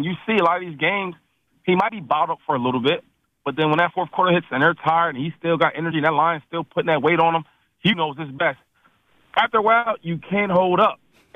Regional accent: Harrisburg, Pennsylvania, United States; He's a Harrisburg legend. I'm from Harrisburg. He is, too, so shout-out to him.

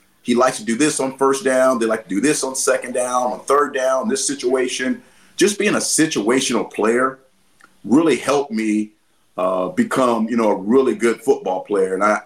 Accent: San Diego, California, United States; But just how growing up in San Diego, we really didn't play basketball much. It was a football and baseball city.

